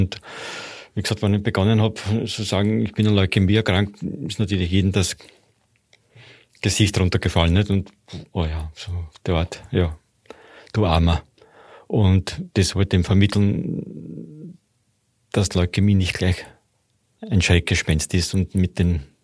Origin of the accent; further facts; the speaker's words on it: Austria; bei uns in Österreich